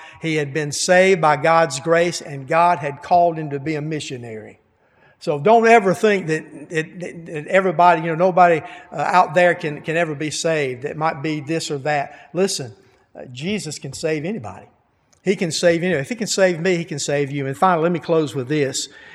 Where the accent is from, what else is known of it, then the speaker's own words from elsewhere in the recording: Elberton, Georgia, United States; I'm from Elberton, and I saw a guy that I know from Elberton.